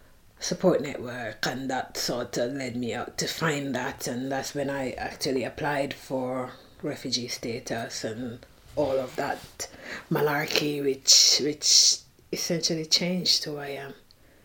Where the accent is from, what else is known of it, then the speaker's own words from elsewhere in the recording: Jamaica; I'm from Jamaica. I am from Jamaica, but I quite delight in saying I am from the hills in Jamaica, is described as Baka Bush.